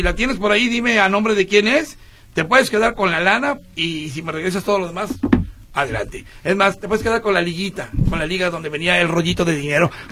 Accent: Córdoba, Veracruz, Mexico; De Córdoba, Veracruz, okay. Cerquita de Orizaba y más cerquita de Fortín.

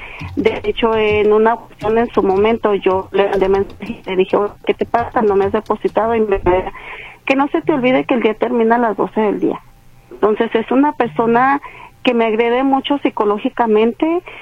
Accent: Guadalajara, Jalisco, Mexico; also born or lived in Chihuahua; yo soy de aquí de Guadalajara. Me casé y en Chihuahua 9 años

